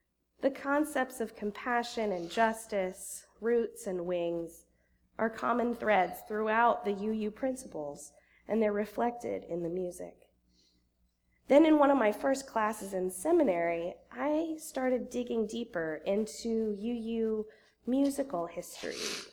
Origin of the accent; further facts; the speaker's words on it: Missouri, United States; I was raised in Western Missouri and grew up listening to my parents play piano and organ at a small Baptist church. I learned to ride my bike in that church parking lot.